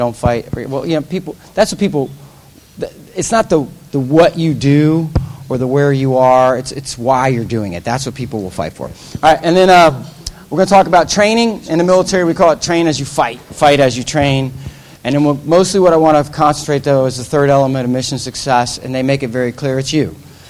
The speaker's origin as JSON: {"language": "English", "region": "the South", "country": "United States", "tie": "born or raised there", "said": "Like, I grew up in the South, so my mom would call him a bless your heart, right?"}